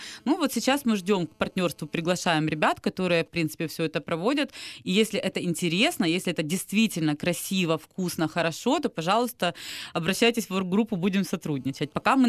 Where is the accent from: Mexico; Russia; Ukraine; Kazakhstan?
Ukraine; Kyiv; Я сама киевлянка